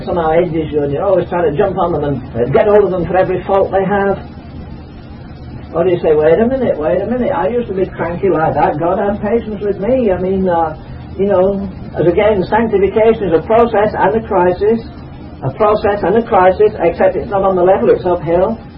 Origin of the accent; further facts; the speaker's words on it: United States; and I'm from America, and I can really get this place going.